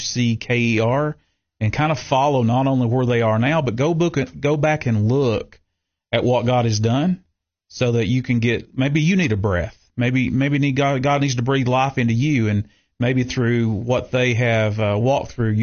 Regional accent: Cookeville, Tennessee, United States; Well, I'm from Cookeville. I grew up at Eastwood Baptist Church there on Old Kentucky Road here in Cookeville, where my grandfather pastored there for 17 years.

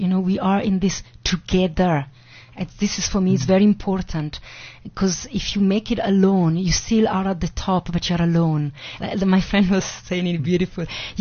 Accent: Italy; I grew up in Italy.

